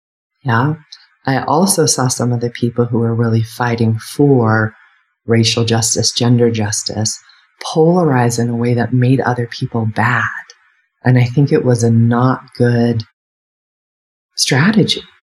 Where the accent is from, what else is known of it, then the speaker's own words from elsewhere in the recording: United States; I'm white, a woman. I grew up in the United States. And I grew up working class. I'm middle class now, but I grew up working class.